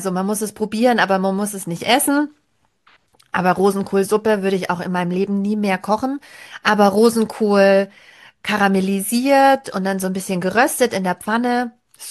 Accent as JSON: {"language": "German", "region": "Southern Germany", "country": "Germany", "said": "Aber ich komme aus Süddeutschland, da gibt es dann die Tradition, es gibt eine Suppe als Mittagessen und dann gibt es was Süßes hinterher."}